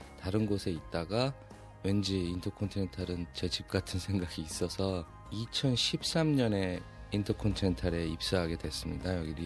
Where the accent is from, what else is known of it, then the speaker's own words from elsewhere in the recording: South Korea; 아무래도 제가 그 한국 사람이다 보니까 여기 계신 분들보다는 현지인들보다는 뭐 영어라든가 어떤 커뮤니케이션적인 그런 거에서 조금은 부족하지만